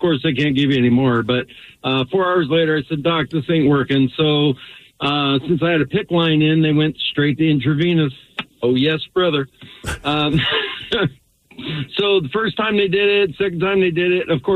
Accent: Philadelphia, Pennsylvania, United States; I am from Philadelphia, Northeast, from the Northeast Hospital, the same hospital that Bill Cosby was born in.

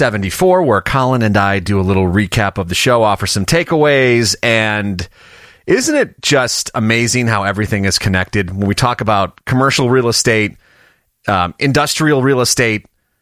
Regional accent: Elmwood Park, Illinois, United States; I grew up next door in Elmwood Park, and where the old Maywood racetrack used to be

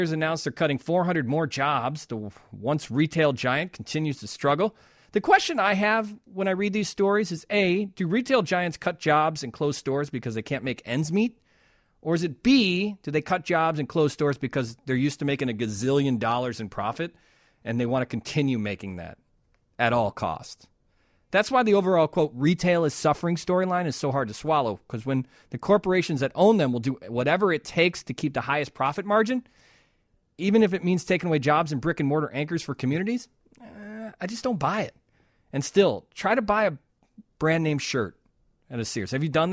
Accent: Chicago, Illinois, United States; Anyway, as a Chicagoan, it's nice to see LeBron whine like an aged Sauvignon Blanc.

